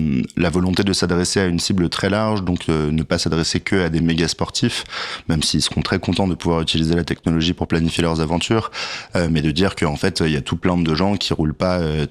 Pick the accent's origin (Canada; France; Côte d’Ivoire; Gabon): France; Paris, Île-de-France; j'ai grandi à Paris.